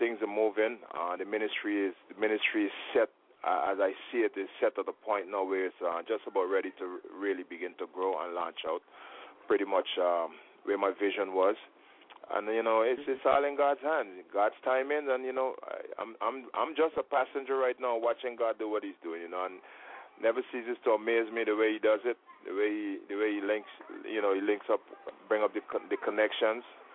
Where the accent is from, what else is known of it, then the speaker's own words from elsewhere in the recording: Guyana; now in New York, United States; Yeah, well … I am originally from Guyana, living in New York right now. I've been living in New York for quite some time, as a matter of fact.